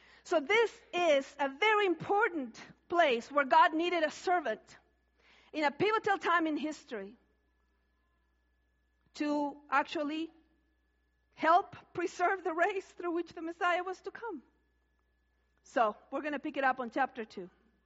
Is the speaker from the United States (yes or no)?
no; Argentina; I didn't know what A meant when I came to Canada the first time. Because I am from Argentina.